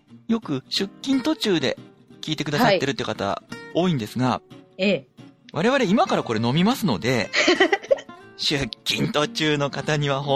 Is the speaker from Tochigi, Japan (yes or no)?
no; Kanagawa, Japan; 私の地元神奈川県の